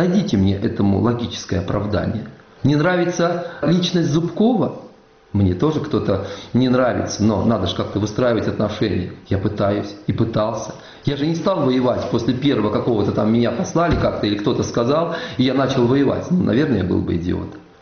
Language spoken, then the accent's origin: Russian; Russia; я русский человек